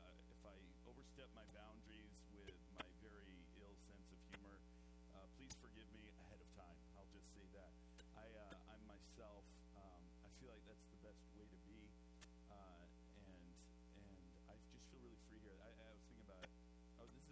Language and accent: English; New England, United States; And I'm from New England.